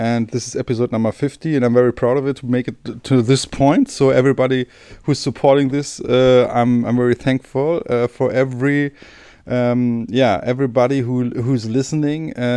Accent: Germany; accent: German; English is a second language; And yeah, you will guess my accent is a kind of German with some trying to be some American English. So don't go too hard on me.

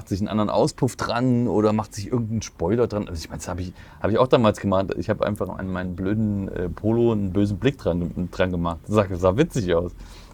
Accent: Thuringia, Germany; Aber ich kenne das auch hier von Thüringen, von meiner Ecke, wo ich herstamme.

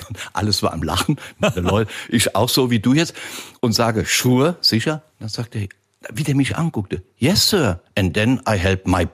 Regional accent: Rhineland-Palatinate, Germany; ich bin ja Westerwälder, gell? Und liebe ja meine Heimat in Rheinland-Pfalz.

